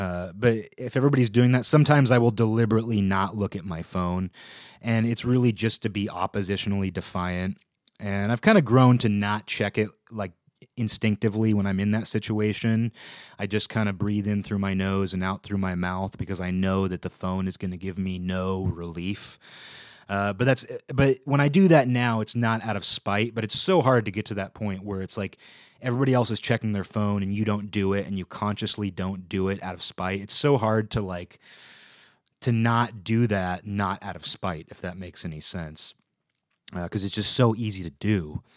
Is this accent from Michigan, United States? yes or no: no; Redmond, Washington, United States; When I was growing up in Redmond, Microsoft had bought just a huge amount of property, acreage.